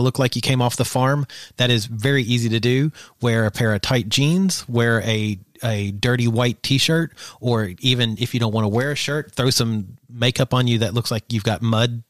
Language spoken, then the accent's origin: English; Kentucky, United States; I guess because I grew up in Eastern Kentucky and these people were literally everywhere I looked, I struggle finding this sexy.